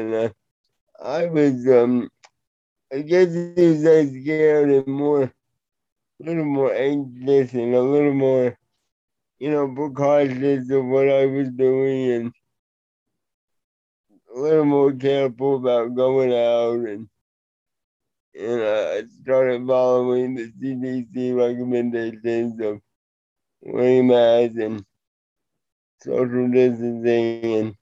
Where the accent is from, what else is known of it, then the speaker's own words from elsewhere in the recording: Houston, Texas, United States; I am from Houston, Texas, and I am 29 years old, and I go by he, him.